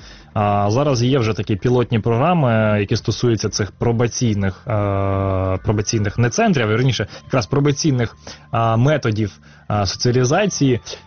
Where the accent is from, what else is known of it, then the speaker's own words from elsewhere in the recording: Lviv, Lviv Oblast, Ukraine; бо я сам зі Львова, і там СІЗО знаходиться в самому центрі міста